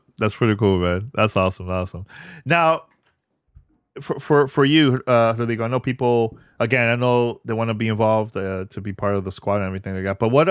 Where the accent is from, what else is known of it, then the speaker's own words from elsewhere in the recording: Miami, Florida, United States; He lived where I grew up in Miami, like around the same complex.